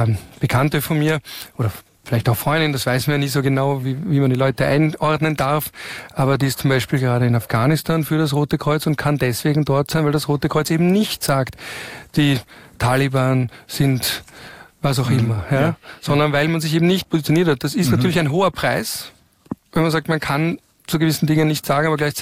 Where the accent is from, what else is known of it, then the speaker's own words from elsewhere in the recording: Austria; das nehme ich auch für mich als Österreicher in Anspruch